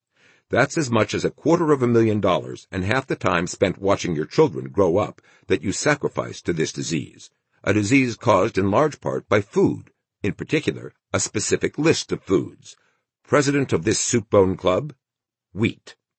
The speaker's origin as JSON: {"language": "English", "town": "Lake Hiawatha", "region": "New Jersey", "country": "United States", "tie": "born or raised there", "said": "When I was a kid growing up in Lake Hiawatha, New Jersey, my mother used to point to one person or another"}